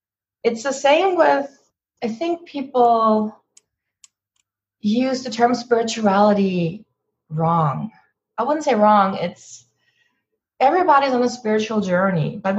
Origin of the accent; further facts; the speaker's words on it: Germany; English is a second language; I grew up in Germany, where spirituality was not very talked about. It was still very religious.